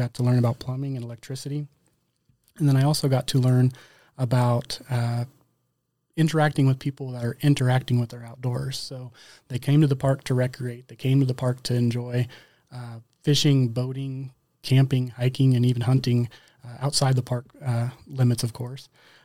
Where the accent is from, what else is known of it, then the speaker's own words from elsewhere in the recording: Haysville, Kansas, United States; Yeah, I was born and raised in Hayesville, Kansas, so I'm a local boy.